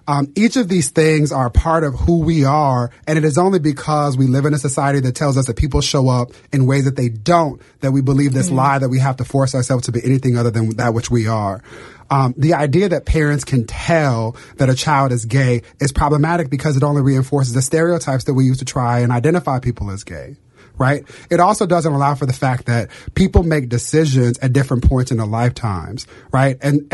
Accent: Inglewood, California, United States; and I'm from Inglewood, California, so I appreciate it.

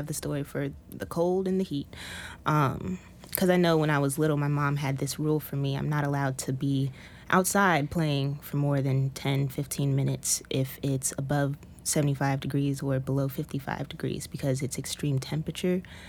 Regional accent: Indiana, United States; And this was in Indiana because I'm from Indiana.

